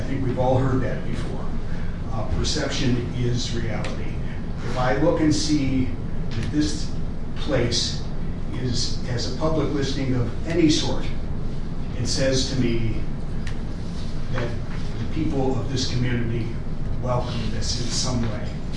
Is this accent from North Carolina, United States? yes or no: no; Detroit, Michigan, United States; I come from a place where Black people are much more visible. We're from the Detroit area. We've lived our entire lives there.